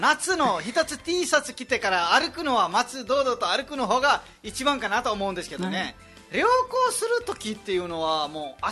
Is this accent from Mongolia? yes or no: no; Nepal; Japanese is a second language; now in Japan; 私はもう本当にちっちゃい頃まで、ちっちゃい4歳か5歳まで山のところにいて、でそこから引っ越ししてちょっと町のところに降りてきたんですけども